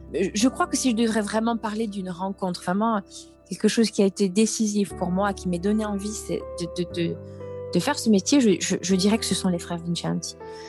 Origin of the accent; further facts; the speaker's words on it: Corsica, France; moi je suis corse.